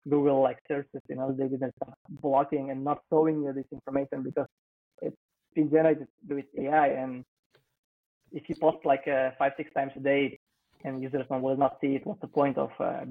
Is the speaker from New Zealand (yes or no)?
no; Russia; English is a second language; now in United States; I was mind blown when I first came here because I barely spoke any English, you know, it was like very little English because we don't speak English daily back in Russia.